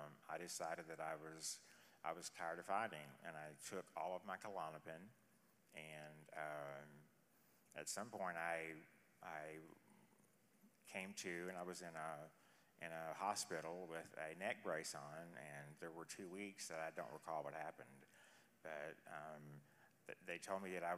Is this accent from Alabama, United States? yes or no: no; Murray, Kentucky, United States; also born or lived in California / Arkansas / Washington; I'm from Calaway County, Murray, Kentucky.